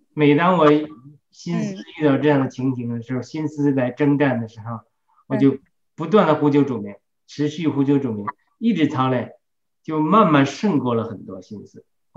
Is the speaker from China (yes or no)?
yes; China; 就像我们中国人讲的投鼠忌器